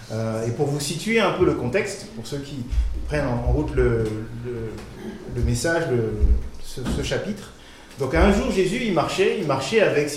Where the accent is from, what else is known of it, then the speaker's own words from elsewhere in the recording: Chad; now in Besançon, France; Donc voilà, je suis originaire du Tchad, en Afrique centrale, ceux qui connaissent. Et je vis depuis un bon moment maintenant à Besançon